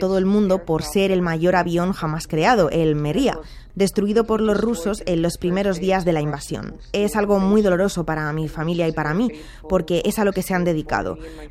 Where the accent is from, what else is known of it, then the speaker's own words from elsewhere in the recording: Ukraine; Spanish is a second language; Fui la primera persona de mi familia que se educó en la Ucrania independiente y tengo una perspectiva diferente.